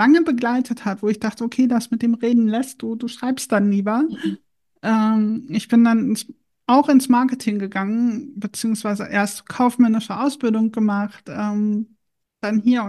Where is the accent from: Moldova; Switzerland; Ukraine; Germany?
Germany; Harz; accent: Harz Low German; weil ich teilweise so ein bisschen Harzer Plattdeutsch gesprochen habe. Also ich bin gebürtig aus dem Harz und da waren halt ein paar Begriffe dabei, die nicht im Hochdeutschen existieren